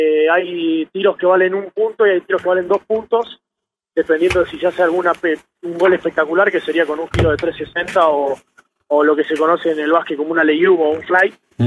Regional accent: Trelew, Chubut, Argentina; Yo soy de Trelew, en Trelew iba al colegio Padre Juan Mucio

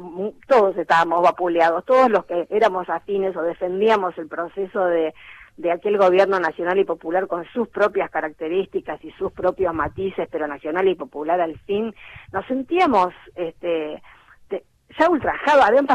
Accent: Argentina; siendo argentina y latinoamericana

